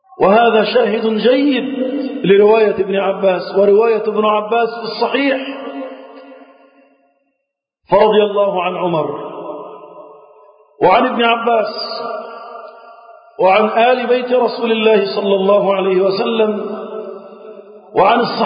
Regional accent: Egypt; اللهم احفظ بلدنا مصر

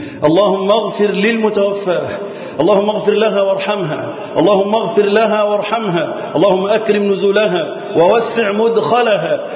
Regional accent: Egypt; وأن تحفظ بلدنا مصر وسائر بلاد

